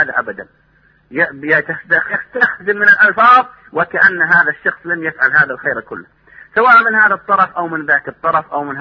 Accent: Saudi Arabia

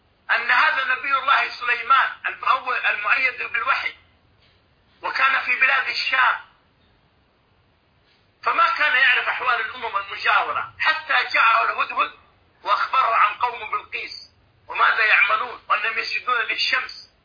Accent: Saudi Arabia

